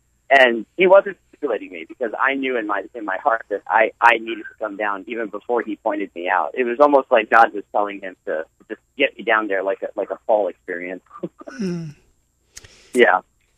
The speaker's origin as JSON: {"language": "English", "region": "Virginia", "country": "United States", "tie": "born or raised there", "also_born_or_lived": "Massachusetts / Pennsylvania", "said": "So I was born in Massachusetts. Well, my father was a seminary student himself at Gordon-Conwell Seminary. And then we moved to Virginia when I was about 4 or 5. And then we moved up to Pennsylvania when I was about 8. And then we moved back to Virginia."}